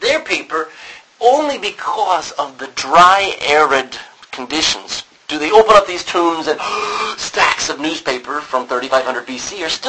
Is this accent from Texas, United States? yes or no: yes; Texas, United States; I'm from Texas, and sometimes my slang comes out.